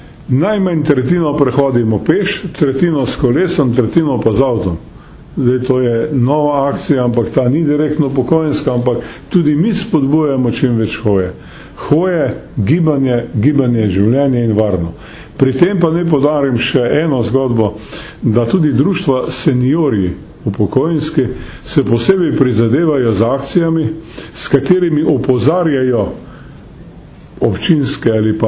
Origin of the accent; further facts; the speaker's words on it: Šalek Valley, Slovenia; Jaz izhajam iz Šaleške doline